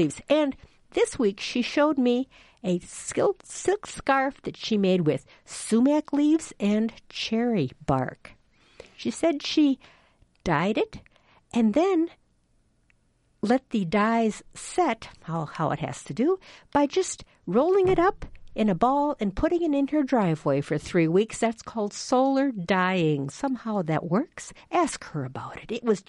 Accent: Wisconsin, United States; I grew up hearing that. I grew up in Wisconsin.

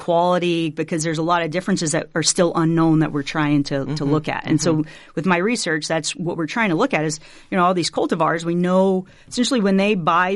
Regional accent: Alabama, United States; I didn't grow up on a farm. I'm originally from Alabama, South Alabama.

